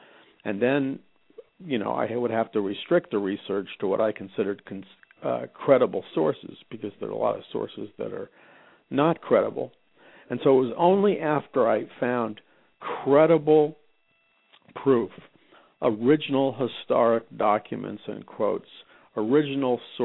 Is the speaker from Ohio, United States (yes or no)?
no; New York City, New York, United States; I grew up in New York City. I was demonstrating with the radical activist Abby Hoffman when I was 15 years old.